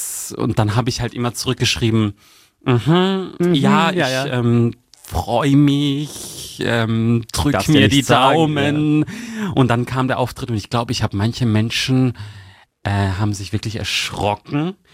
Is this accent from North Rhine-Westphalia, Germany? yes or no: no; Baden-Württemberg, Germany; Leute aus dem Dorf, wo ich herkomme, aus dem Landkreis Karlsruhe